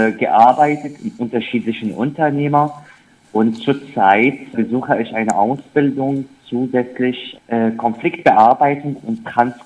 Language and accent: German; Syria; German is a second language; now in Erfurt, Germany; Ich komme aus Syrien und lebe seit ja über 5 Jahren in Deutschland, hier in Mitte Deutschland, Thüringen, in der Hauptstadt Erfurt.